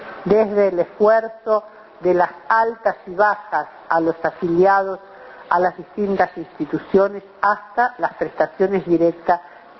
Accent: Uruguay; como uruguayas y como uruguayos

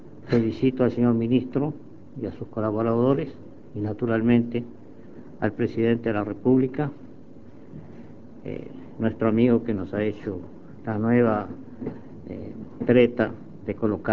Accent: Uruguay; como uruguayo, como hombre político, he dedicado mi vida o la mayor parte de ella a esta acción.

